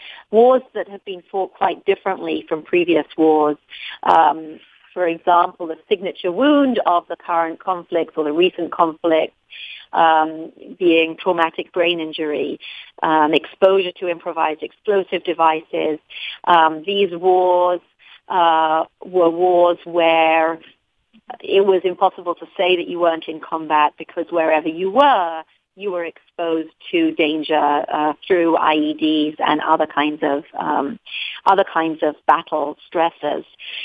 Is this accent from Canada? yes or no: no; London, United Kingdom; now in United States; I am originally from across the pond, London, England, and I am practicing my Midwest accent, but apparently with not such great success.